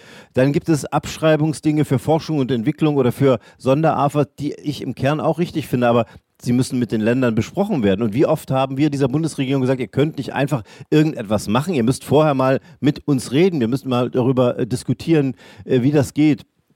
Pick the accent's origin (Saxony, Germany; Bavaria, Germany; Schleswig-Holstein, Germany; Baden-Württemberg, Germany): Saxony, Germany; ich komme aus Sachsen.